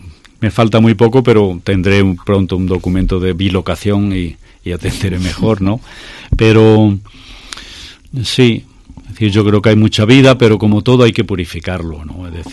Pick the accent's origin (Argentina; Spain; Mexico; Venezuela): Spain; Ávila, Castile and León; yo soy un sacerdote de Ávila.